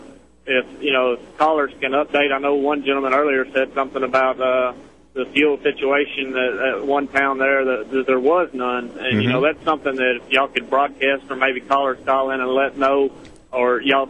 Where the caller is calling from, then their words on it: Louisiana, United States; Well, I am south of Alexandria and north of Lafayette, headed south.